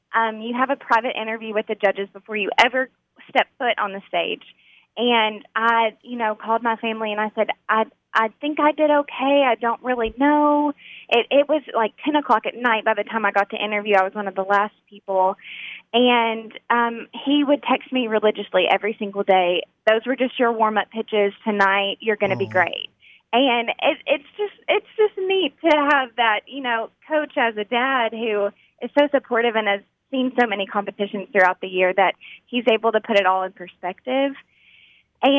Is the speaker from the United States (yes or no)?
yes; Jonesboro, Arkansas, United States; I mean, we're both from Jonesboro